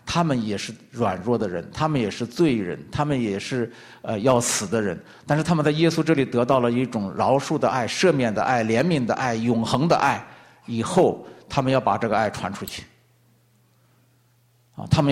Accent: China; now in Vancouver, Canada; 我们从中国来到加拿大温哥华来干什么来了？

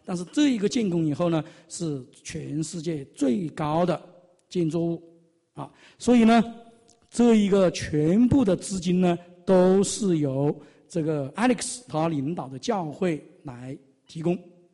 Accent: China; 我们从中国来的都有贫穷的心态。啊，我首先举手，我在这个留学的期间

